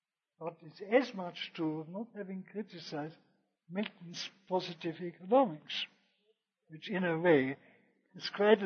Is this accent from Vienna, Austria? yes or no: yes; Vienna, Austria; I was born in Vienna, but my father earned his living as a medical officer of health, doctor.